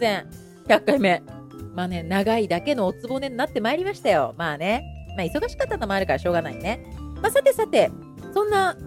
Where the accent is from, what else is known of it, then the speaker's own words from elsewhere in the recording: Saitama, Japan; 地元の埼玉のコミュニティ FM でもパーソナリティをやることができたんです。